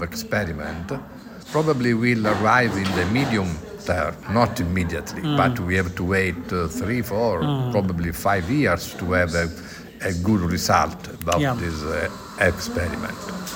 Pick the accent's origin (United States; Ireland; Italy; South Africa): Italy; English is a second language; I am not in the Commonwealth, of course. I come from Italy